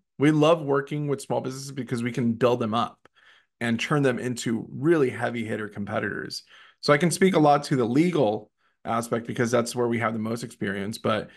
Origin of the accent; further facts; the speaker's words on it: Ecuador; So you know, we'll roll with it, even though I'm from Ecuador.